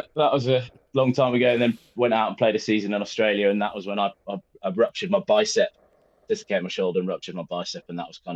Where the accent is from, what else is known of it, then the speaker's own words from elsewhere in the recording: Birmingham, West Midlands, United Kingdom; I'm from Birmingham and went to school in Birmingham